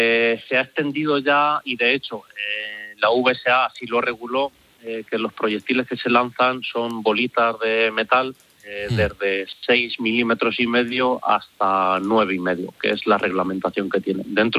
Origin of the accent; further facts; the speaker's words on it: Las Mesas, Castilla-La Mancha, Spain; yo soy de la tierra, soy de Las Mesas, de la provincia de Cuenca.